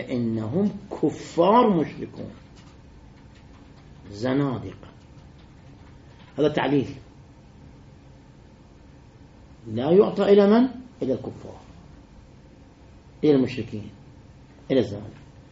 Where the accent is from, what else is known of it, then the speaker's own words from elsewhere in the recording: Lebanon; فالآن عندنا في لبنان